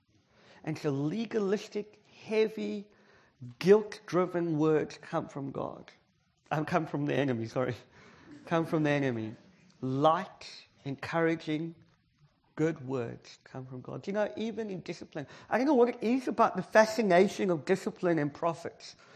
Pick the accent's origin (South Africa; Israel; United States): South Africa; I'm from South Africa, so I can share that publicly.